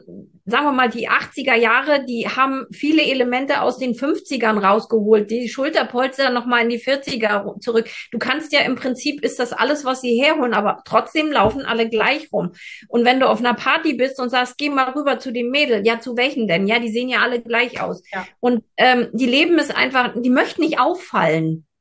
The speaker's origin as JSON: {"language": "German", "region": "East Germany", "country": "Germany", "tie": "born or raised there", "said": "Ja, ich bin ein Kind der 80er und aufgewachsen in der DDR."}